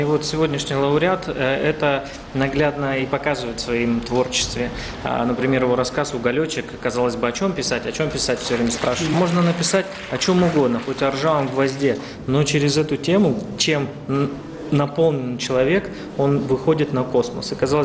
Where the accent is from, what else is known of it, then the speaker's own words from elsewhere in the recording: Irkutsk Oblast, Russia; Да, я из Иркутской области